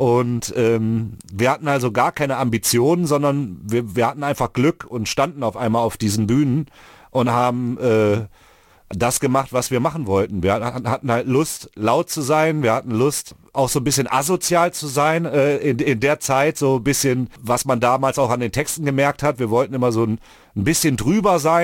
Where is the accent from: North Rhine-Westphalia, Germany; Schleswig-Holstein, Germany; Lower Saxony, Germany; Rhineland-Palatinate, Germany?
North Rhine-Westphalia, Germany; Mülheim an der Ruhr; Hier ist ja der Ort, wo ich aufgewachsen bin. Hier sind all meine Freunde. Hier ist, oder all unsere Freunde. Wir kommen halt aus Mülheim an der Ruhr. Wir waren immer hier.